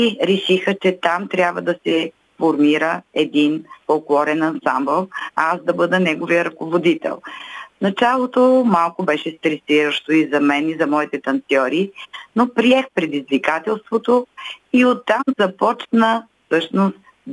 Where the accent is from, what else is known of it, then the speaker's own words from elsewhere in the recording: Haskovo, Haskovo Province, Bulgaria; понеже съм си от Хасково